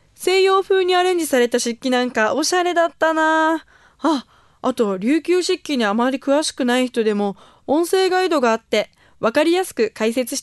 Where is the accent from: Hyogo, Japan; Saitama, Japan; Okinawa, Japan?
Okinawa, Japan; Urasoe; 私の地元は浦添市。